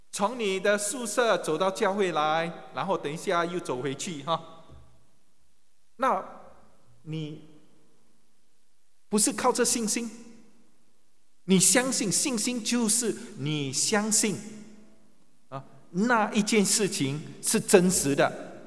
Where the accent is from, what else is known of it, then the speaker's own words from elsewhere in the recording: Singapore; 我们新加坡人很依靠这个熟食中心，你知道吗，希望中国的同胞们明白